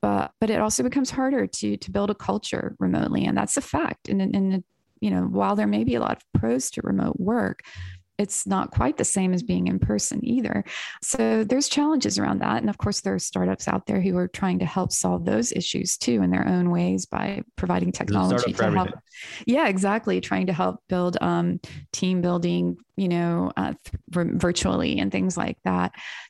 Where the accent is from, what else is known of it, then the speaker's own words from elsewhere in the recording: North Carolina, United States; now in Austin, United States; I grew up in North Carolina. I live in Austin.